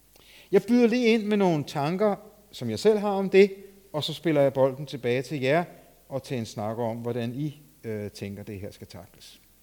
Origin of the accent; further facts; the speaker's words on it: Copenhagen, Capital Region of Denmark, Denmark; fordi jeg voksede op over i København